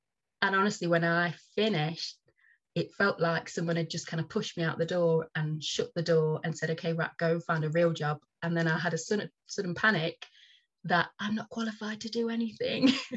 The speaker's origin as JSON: {"language": "English", "town": "Nottingham", "region": "East Midlands", "country": "United Kingdom", "said": "I guess the only introduction to like cultural venues in the city, so I'm from Nottingham, was"}